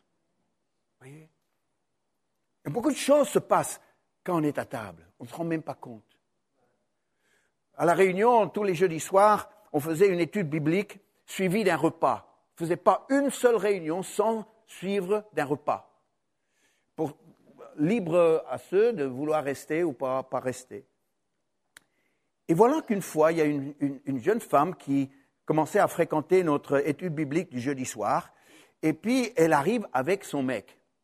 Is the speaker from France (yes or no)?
no; Australia; je viens d'Australie